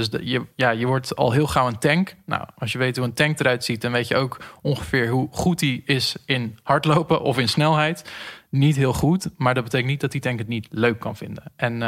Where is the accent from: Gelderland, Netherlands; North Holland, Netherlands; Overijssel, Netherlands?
North Holland, Netherlands; Haarlem; Ik kom uit Haarlem.